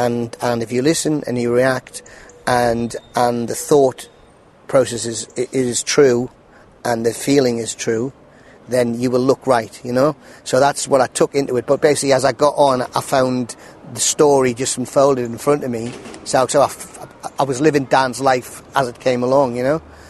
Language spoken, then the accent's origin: English; Newcastle, North East England, United Kingdom; a producer who knows me said that Ken had been looking for a guy from my hometown, Newcastle, late 50s